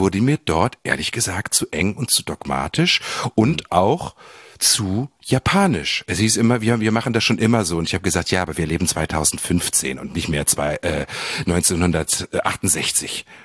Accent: Germany; Ich bin in einer Welt aufgewachsen im Deutschland der 70er, 80er Jahre

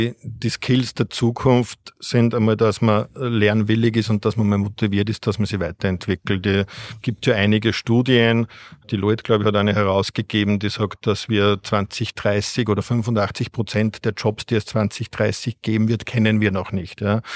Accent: Austria; wie man vielleicht als Österreicher mal aufschlägt

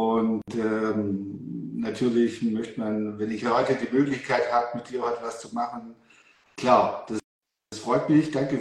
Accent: Wangen im Allgäu, Baden-Württemberg, Germany; ich komme aus Wangen im Allgäu, das ist in Süddeutschland. Also ja, also in Baden-Württemberg liegt Wangen im Allgäu. Und das liegt gar nicht so weit weg vom Bodensee.

